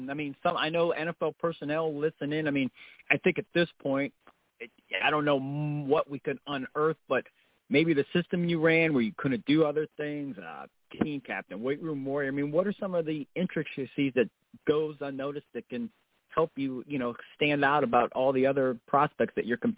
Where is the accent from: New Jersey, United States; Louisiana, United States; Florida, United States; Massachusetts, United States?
Florida, United States; And growing up in Florida, we know that's one of the most talented states